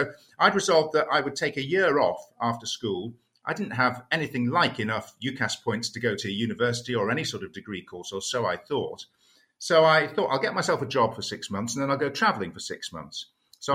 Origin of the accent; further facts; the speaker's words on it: York, Yorkshire and the Humber, United Kingdom; So, yeah, those were my sort of formative days growing up in York.